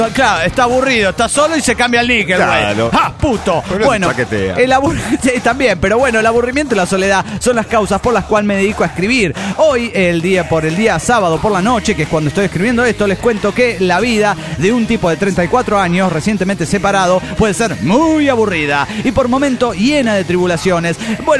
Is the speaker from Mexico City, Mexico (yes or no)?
yes; Mexico City, Mexico; del DF mexicano.